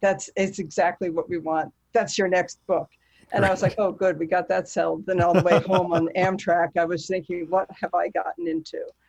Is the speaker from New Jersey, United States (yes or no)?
yes; New Jersey, United States; I grew up in Northern New Jersey, and everybody knew Hamilton.